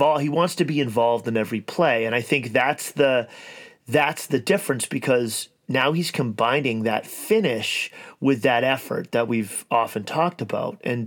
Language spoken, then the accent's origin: English; English Canada, Canada; I'm from English Canada. That's where I grew up. I never really understood Quebec.